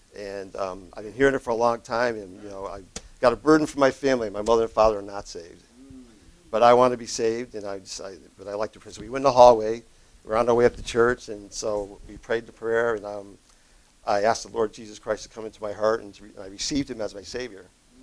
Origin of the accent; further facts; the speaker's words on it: Enfield, Connecticut, United States; And I was raised in Enfield, Connecticut, with different kinds of people. It was kind of a multicultural kind of thing.